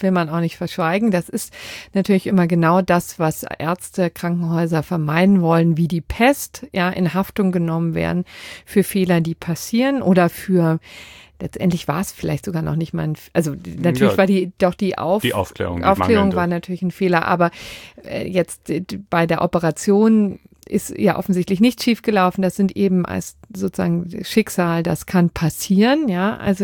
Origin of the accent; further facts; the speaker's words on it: Berlin, Germany; zu meiner Heimatstadt Berlin